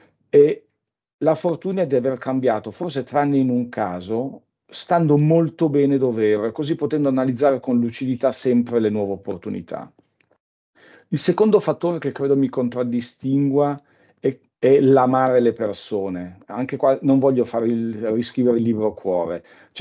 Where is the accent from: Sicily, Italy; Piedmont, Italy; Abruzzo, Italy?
Piedmont, Italy; Turin; born there; io innanzitutto sono nato a Torino e questo secondo me ha un qualche valore per il carattere abbastanza peculiare di noi sabaudi